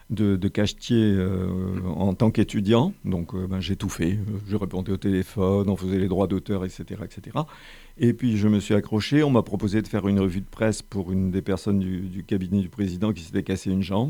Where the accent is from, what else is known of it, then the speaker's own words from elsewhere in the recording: Algeria; born there; C'est très simple. Je suis né en Algérie.